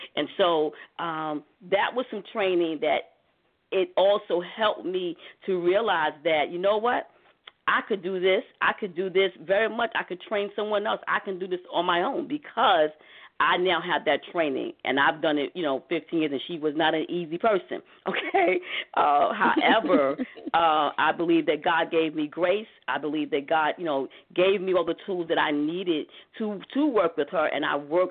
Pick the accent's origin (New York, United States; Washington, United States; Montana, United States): New York, United States; of me growing up in Harlem and me, you know, having a single mom, and what that meant for me coming up